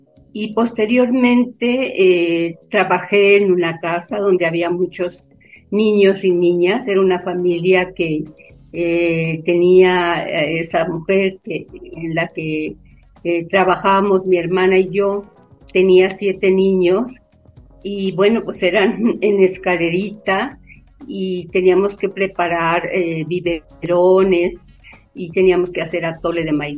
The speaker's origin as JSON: {"language": "Spanish", "town": "Malpaso", "region": "Zacatecas", "country": "Mexico", "tie": "born or raised there", "said": "Yo soy de un ranchito, es un rancho con un nombre así como de mala suerte, se llama Malpaso, municipio, es un el rancho de la Soledad, Malpaso, municipio de Zacatecas. Mis padres eran jornaleros"}